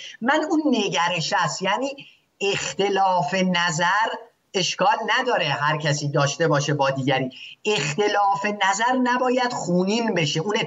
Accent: Iran; هستم، هم لور، از طرف پدری هم شیعه هستم، هم عرب، هم خراسانی، اما من ایرانی هستم.

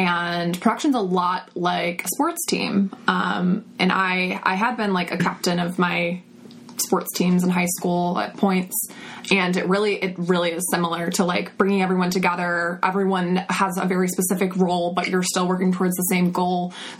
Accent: Commerce Township, Michigan, United States; Oh, I grew up in Commerce Township, Michigan, which is like Metro Detroit.

